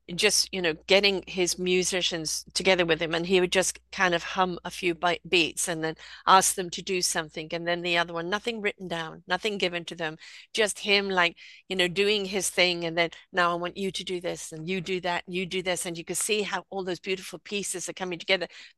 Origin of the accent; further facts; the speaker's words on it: England, United Kingdom; I was from England. I was into … when I was little, and obviously … things, because I was in England, right?